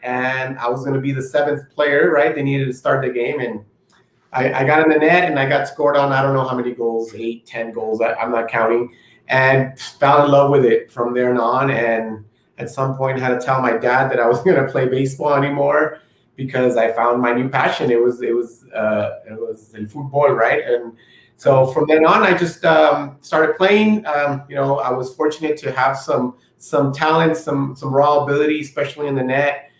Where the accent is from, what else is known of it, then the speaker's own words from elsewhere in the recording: Mexico; English is a second language; now in United States; I was an immigrant from Mexico